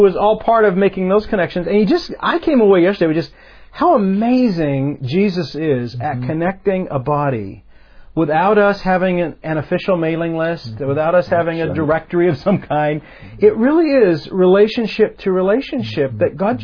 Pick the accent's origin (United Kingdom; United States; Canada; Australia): United States; I'm from the States